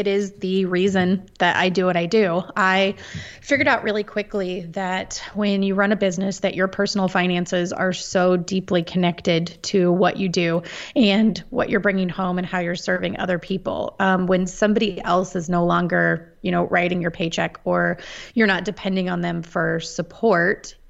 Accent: Topeka, Kansas, United States; also born or lived in Washington, D.C. area; Born and raised in Topeka, Kansas. I have been a lifelong Kansan except for the short stint of about 6 years that I lived out in the D.C. area

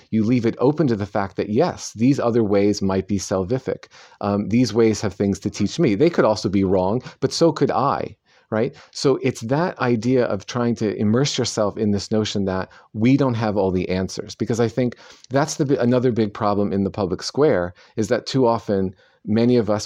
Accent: New York, United States; growing up in New York in the 70s, I did not have very much contact with Muslims.

